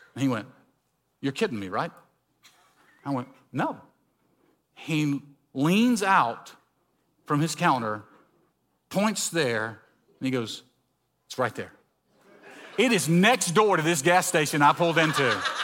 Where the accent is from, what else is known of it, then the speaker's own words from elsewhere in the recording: Mississippi, United States; I'm from Mississippi, I can say it, okay?